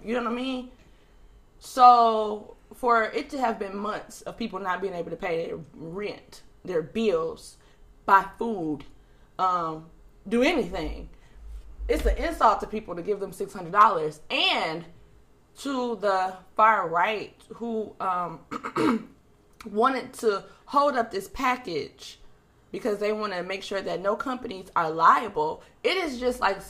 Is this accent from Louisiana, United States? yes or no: no; Detroit, Michigan, United States; now in Los Angeles, United States; I like to rep my city. I'm from Detroit. $600 is totally different in Detroit than it is out here in LA.